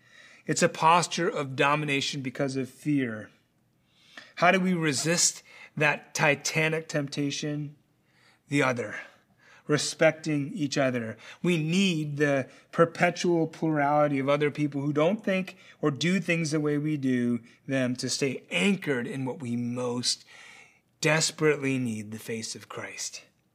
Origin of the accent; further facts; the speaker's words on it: Chicago, Illinois, United States; For me, I'm a Korean, I'm an American, I'm a Chicagoan.